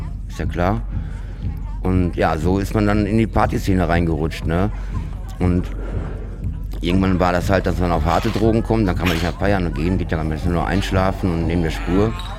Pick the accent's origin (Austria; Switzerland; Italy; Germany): Switzerland; Bern; viele haben in Bern dann rumerzählt, in der Stadt, wo ich aufgewachsen bin